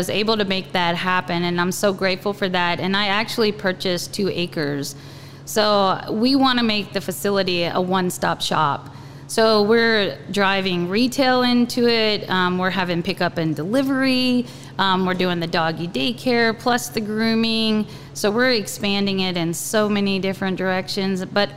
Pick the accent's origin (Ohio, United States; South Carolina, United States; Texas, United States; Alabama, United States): Alabama, United States; now in Williston, United States; Yeah, what brought me here was work. I came from Alabama, and so the work was really bad there.